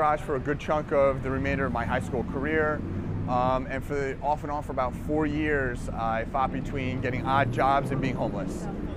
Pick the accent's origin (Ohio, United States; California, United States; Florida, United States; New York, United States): Florida, United States; Miami; also born or lived in Pennsylvania; So I believe my birth, I was born in Pennsylvania, lived in Miami.